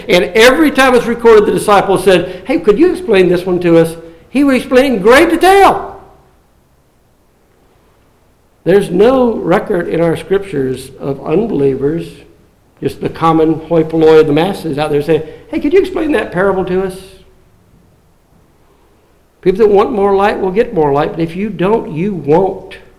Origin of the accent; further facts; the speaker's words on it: the South, United States; I grew up in the Bible Belt South.